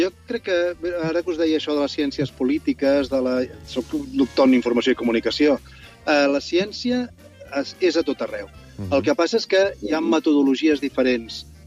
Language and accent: Catalan; Badalona, Catalonia, Spain; Platja, jo soc de Badalona, platja.